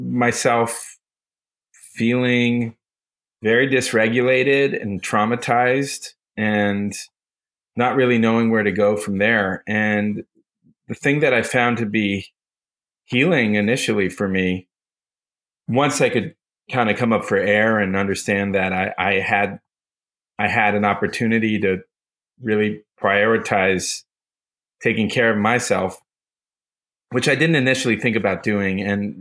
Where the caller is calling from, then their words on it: Los Angeles, California, United States; I'm calling in from Beverly Grove neighborhood in Los Angeles from my back office, which is a converted garage.